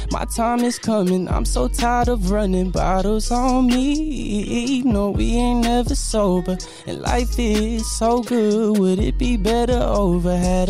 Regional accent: Maud, Texas, United States; also born or lived in Kansas City; I'm from Kansas City, but I spent most of my life in a town called Maud.

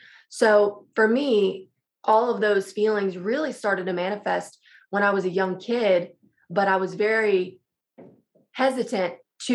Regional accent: Louisiana, United States; Oh, it was the best childhood.

